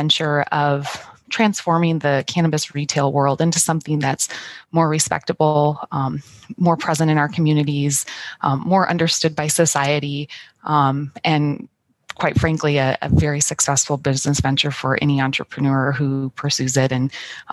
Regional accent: Midwest, United States; I was living in Southern California. I'm a transplant from the Midwest originally

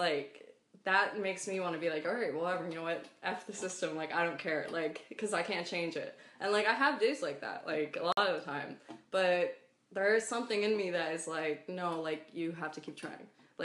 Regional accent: New England, United States; I'm from the Northeast, like, New England area, so, like, I was always exposed to, like, a lot of different cultures and stuff like that.

